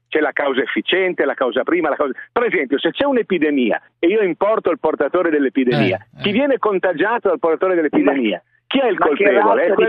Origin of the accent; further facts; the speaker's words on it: Naples, Campania, Italy; born there; Io sono napoletano di nascita